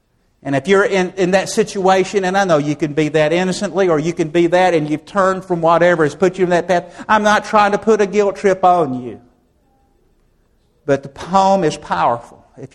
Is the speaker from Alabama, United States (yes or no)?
yes; Birmingham, Alabama, United States; I'm born and raised in Birmingham, so some of you can tell some interesting stories.